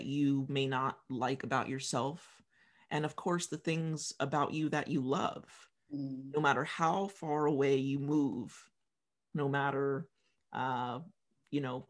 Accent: United States; as a Black woman growing up in the United States and growing up with my family in particular

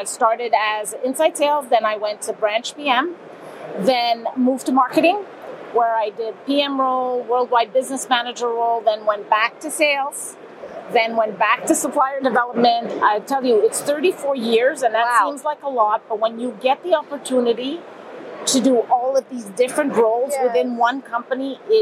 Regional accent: Montreal, Quebec, Canada; now in Germany; I'm from Montreal, but here in Germany.

